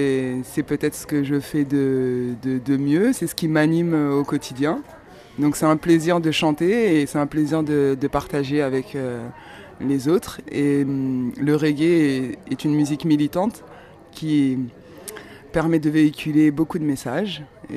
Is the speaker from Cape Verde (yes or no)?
yes; Cape Verde; je suis africaine, donc je viens des îles du Cap-Vert. C'est une archipel qui se trouve au large de la côte africaine.